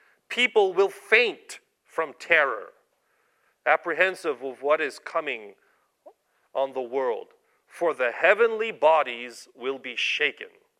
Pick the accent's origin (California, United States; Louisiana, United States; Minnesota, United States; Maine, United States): California, United States; Los Angeles; I grew up in Los Angeles, okay?